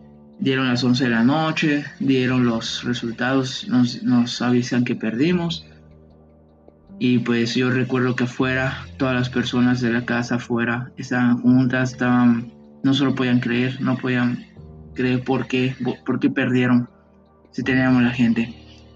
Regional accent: Mexico; nosotros los mexicanos debemos ir a votar por un cambio

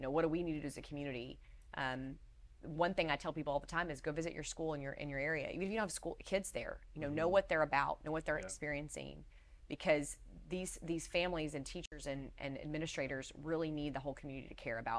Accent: Hico, Texas, United States; And then I grew up in Hyco, and our family ranch is just in between Glen Rose and Hyco

